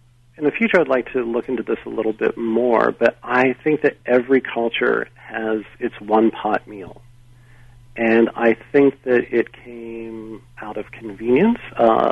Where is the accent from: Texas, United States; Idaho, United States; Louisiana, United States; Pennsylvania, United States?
Pennsylvania, United States; I'm thinking of where I grew up in Pennsylvania, you could start to get cabbages